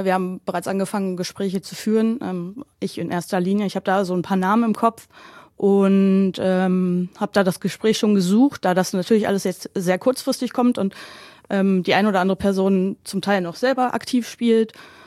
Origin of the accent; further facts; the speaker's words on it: Braunschweig, Lower Saxony, Germany; Bin gebürtig aus Braunschweig